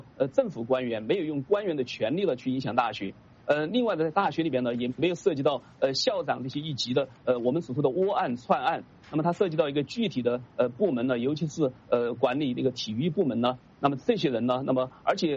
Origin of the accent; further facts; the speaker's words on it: China; now in United States; 像我从中国过来到美国